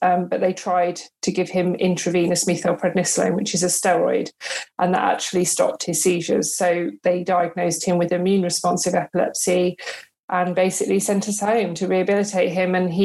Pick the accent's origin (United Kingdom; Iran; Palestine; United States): United Kingdom; Brighton, South East England; I come from Brighton originally, so on the south coast. I grew up there